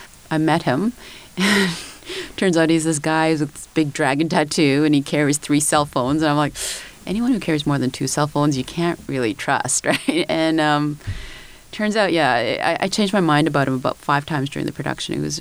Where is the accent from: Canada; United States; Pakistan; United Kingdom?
Canada; He talked about how I'm from Canada